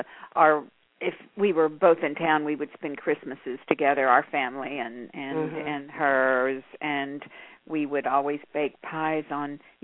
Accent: Texas, United States; Well, we were both from we are both from Texas, and we both came out here about the same time.

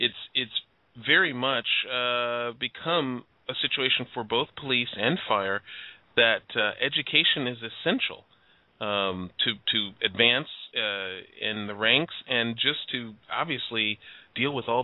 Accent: Chicago, Illinois, United States; I'm from Chicago, and one of the worst kinds of events I can imagine is a fire in the middle of the winter

